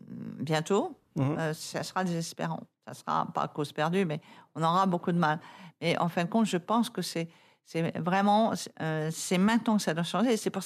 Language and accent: French; France; Enfin, là, je parle surtout en tant que Française.